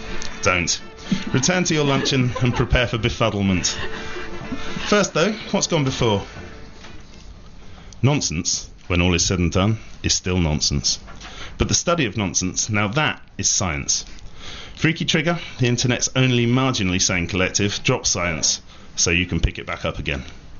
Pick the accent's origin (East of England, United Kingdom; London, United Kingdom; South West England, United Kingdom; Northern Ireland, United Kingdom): South West England, United Kingdom; Sidmouth; that ship which ran aground just off the coast of my hometown. The town that we happen to be in today, the South Coast's Regency jewel, sunny Sidmouth.